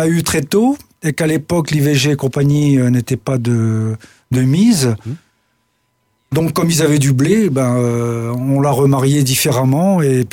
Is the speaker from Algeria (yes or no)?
yes; Algeria; born there; Je suis né en Algérie.